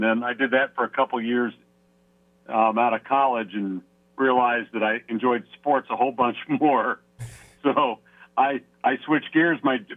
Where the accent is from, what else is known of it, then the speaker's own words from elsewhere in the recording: Chapel Hill, North Carolina, United States; But I will say, being from 10th and Grill School, growing up in Chapel Hill and being the guy on the microphone at the world's largest one-day sporting event, the Indianapolis 500, that still gives me chills